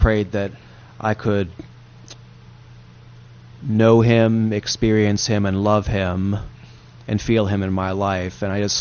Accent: North Carolina, United States; Me and my three brothers, we grew up Presbyterian down in North Carolina.

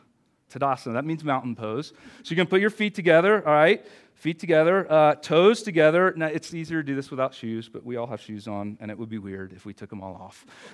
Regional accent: the South, United States; I grew up in the South, in like conservative family and conservative culture.

